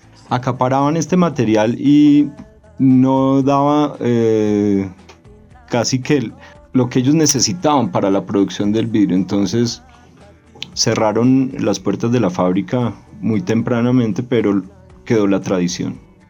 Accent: Pasto, Nariño, Colombia; now in Bogotá, Colombia; Yo soy de Pasto originario y mi familia pues por parte de mi papá es nariñense, por parte de mi mamá es huilense

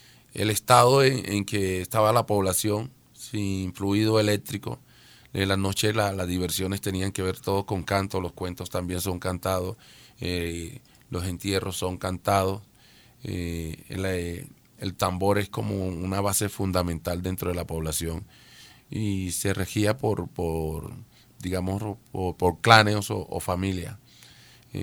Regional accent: Palenque, Bolívar, Colombia; Yo soy de Palenque. Muchos dicen San Basilio de Palenque, pero yo prefiero llamarlo solo Palenque. El primer pueblo libre de América y a la vez un pueblo con muchas tradiciones que hacen rica este país donde vivimos.

